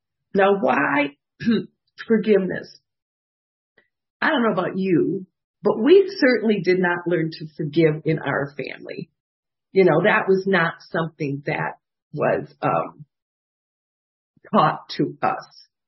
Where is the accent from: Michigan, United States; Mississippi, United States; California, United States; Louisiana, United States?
Michigan, United States; Detroit; And I love to tell the story because I'm originally from Detroit.